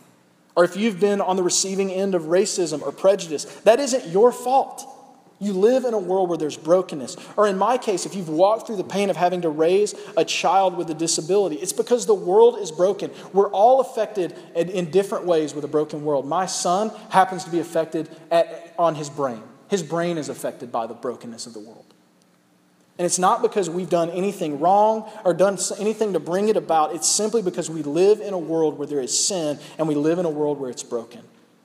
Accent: United States; And you got to understand, I'm an American.

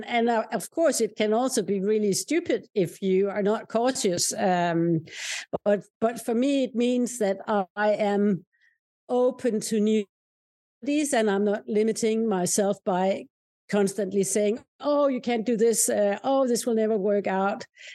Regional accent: Denmark; English is a second language; now in Norway; I'm from Denmark, and I just grew up in a family with a mother who was a nurse and a father who was an accountant.

